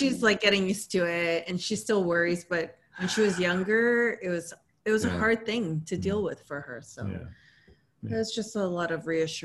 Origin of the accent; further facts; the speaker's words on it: Canada; Because I came from Canada